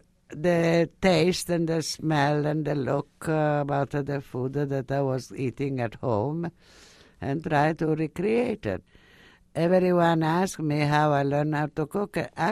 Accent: Cesenatico, Emilia-Romagna, Italy; born there; English is a second language; also born or lived in Egypt; Well, I was born in Cesenatico. I left there, that was just a baby, to Egypt.

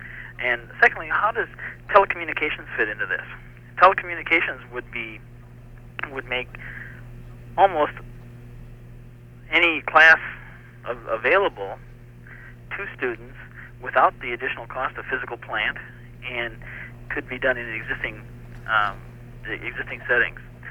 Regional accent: Hills, Minnesota, United States; I'm from Hills, Minnesota.

